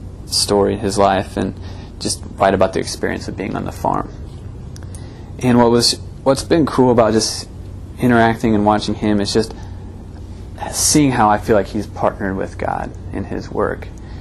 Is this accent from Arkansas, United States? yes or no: no; Illinois, United States; I grew up in Illinois, 10 hours away from where he lives in Nebraska.